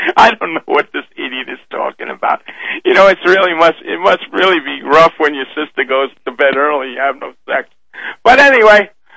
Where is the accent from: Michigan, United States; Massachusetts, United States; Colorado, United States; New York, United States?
New York, United States; Brooklyn; from Brooklyn.